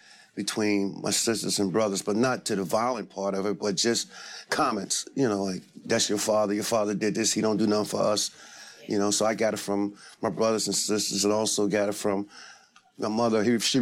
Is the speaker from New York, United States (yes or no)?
yes; New York, United States; also born or lived in New Jersey; Originally, I was born in New Jersey, raised in New York.